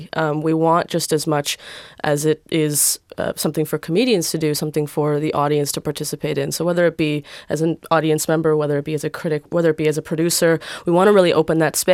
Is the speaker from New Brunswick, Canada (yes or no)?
no; Toronto, Ontario, Canada; now in Melbourne, Australia; I come from Toronto, which is a very multicultural city. So it is a little bit more diverse in terms of race, but still not up to par. I found when I came to Melbourne, the racial diversity was a lot less.